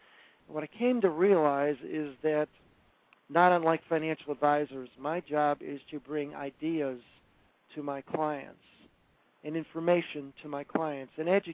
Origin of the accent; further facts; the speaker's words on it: Chicago, Illinois, United States; yes, I'm native Chicagoan, although I've lived other places, and I am a Cubs fan